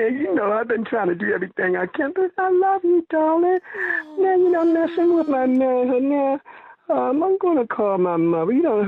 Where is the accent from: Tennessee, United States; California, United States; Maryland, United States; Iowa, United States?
Maryland, United States; Baltimore; And we shot right here in my hometown, Baltimore, Maryland.